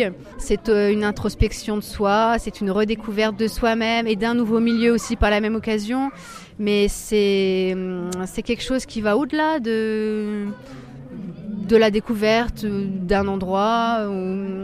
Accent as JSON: {"language": "French", "region": "the Alps", "country": "France", "said": "moi, je suis d'ici, donc je suis des Alpes. J'ai beaucoup marché dans les montagnes autour de chez nous"}